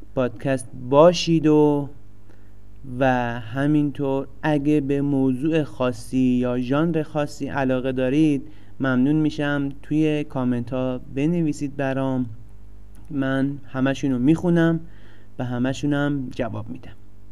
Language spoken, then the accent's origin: Persian; Iran; accent: provincial; ببینید من بچه تهران که نیستم، ما شهرستانی هستیم و قطعا لهجه خوبی نداریم